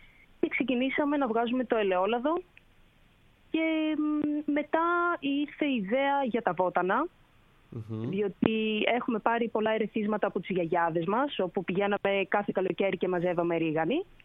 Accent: Kyparissia, Peloponnese, Greece; Εγώ κατάγομαι από την Κυπαρισσία και ο Χαράλαμπος, που είμαστε μαζί και στην επιχείρηση και στη ζωή. Ξεκινήσαμε από εδώ, φύγαμε για σπουδές, ο Χαράλαμπος έφυγε στην Αθήνα, εγώ στην Καλαμάτα.

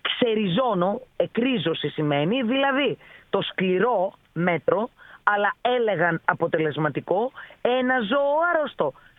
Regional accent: Larissa, Thessaly, Greece; Εγώ κατάγομαι από την Λάρισα.

